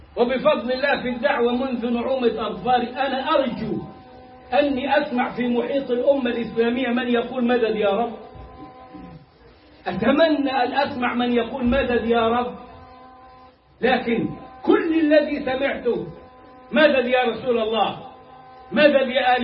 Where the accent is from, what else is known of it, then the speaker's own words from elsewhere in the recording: Egypt; مفتاح كلامنا كمصريين متعلمين وجهلة والنبي